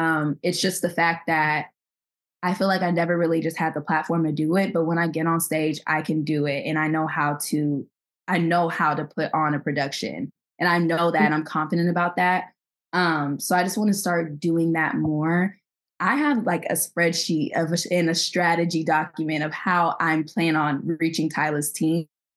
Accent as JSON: {"language": "English", "country": "Nigeria", "said": "she's also African and I'm Nigerian."}